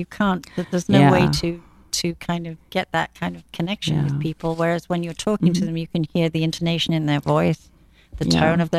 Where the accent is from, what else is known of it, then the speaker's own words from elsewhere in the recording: England, United Kingdom; cause I'm English